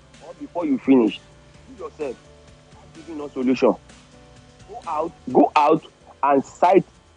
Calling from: Manchester, North West England, United Kingdom; Calling you from Manchester.

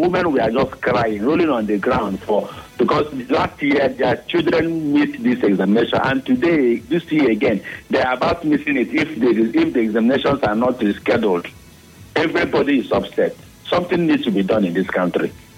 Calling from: Eneka, Rivers, Nigeria; I'm calling you from Eneka.

